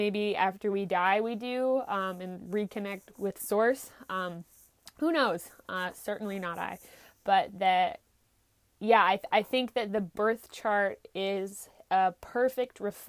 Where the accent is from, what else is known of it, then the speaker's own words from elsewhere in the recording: Alaska, United States; I'm an astrologer from Alaska, which is where I am right now due to coronavirus.